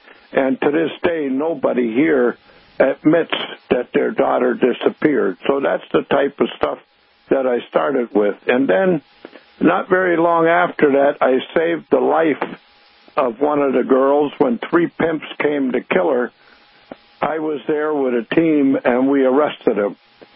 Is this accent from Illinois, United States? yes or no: no; Minnesota, United States; And since I was from Minnesota, he told me, why didn't I take care of my own problems?